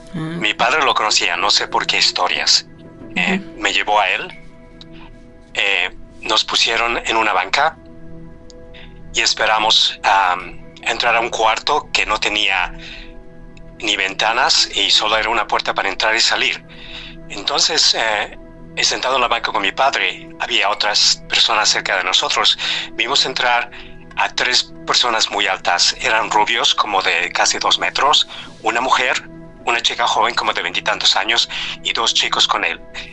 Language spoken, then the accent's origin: Spanish; Mexico City, Mexico; born there; moved away; Tengo viviendo aquí como 20 años. Yo nací en México, en la ciudad.